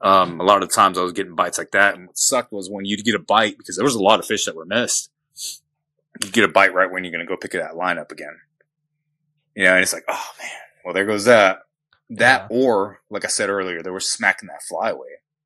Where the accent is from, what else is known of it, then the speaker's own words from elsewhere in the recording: Texas, United States; born there; I mean, I was born in Texas, you know, grandparents, they're from Mexico, but they picked up on the Tex-Mex thing quick. So did I.